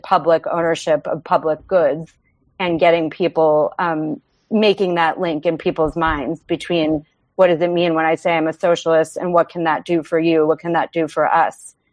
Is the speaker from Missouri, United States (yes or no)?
no; Buffalo, New York, United States; as somebody who, you know, was born and raised in Buffalo, which is a very different environment than New York City